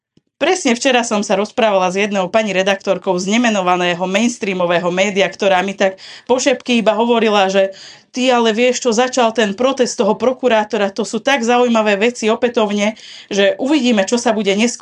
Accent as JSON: {"language": "Slovak", "region": "southern Slovakia", "country": "Slovakia", "said": "my ľudia na juhu, žijúci, ja som Slovenka"}